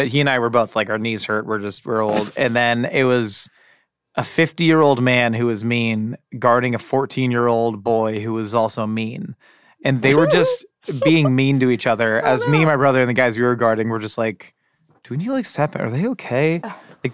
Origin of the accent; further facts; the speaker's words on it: Lucknow, Uttar Pradesh, India; accent: Lucknowi; Much. It's my Lucknowi accent. Shout out to the Uttar Pradesh homies.